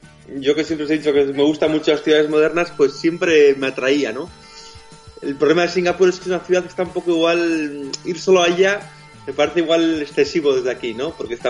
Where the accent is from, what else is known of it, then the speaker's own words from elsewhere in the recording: Bilbao, Basque Country, Spain; Yo soy de Bilbao, no es comparable a un tiempo del norte, ¿no?